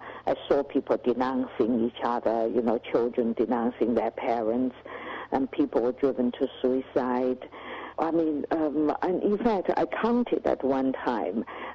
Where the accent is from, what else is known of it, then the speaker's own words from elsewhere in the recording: China; moved away as an adult; Yes, I grew up in China until I was 24 in 1978, when I left China.